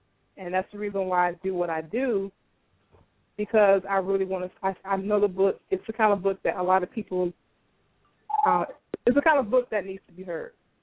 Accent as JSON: {"language": "English", "town": "Miami", "region": "Florida", "country": "United States", "lives_now": "Atlanta, United States", "said": "I am originally from South Florida. I was born in Miami. I recently relocated to Atlanta a couple of months ago"}